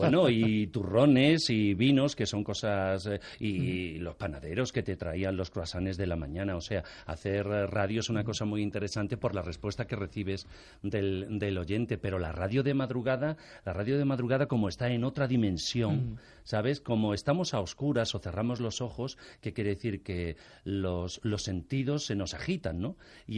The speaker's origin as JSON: {"language": "Spanish", "town": "Cortegana", "region": "Andalusia", "country": "Spain", "tie": "born or raised there", "said": "yo tengo recuerdos de mi pueblo, que es Cortegana, en la Sierra de Huelva."}